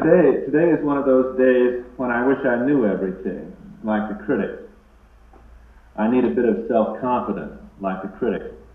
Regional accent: Minnesota, United States; If I came from California, I could say, Christianity was short-circuited by Constantine. If I came from New York, I could say anything. I come from Minnesota.

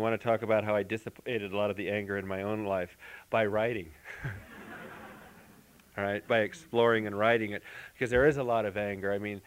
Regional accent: Santa Rosa, California, United States; No, I grew up in town in Santa Rosa, which is about an hour or so from the reservation.

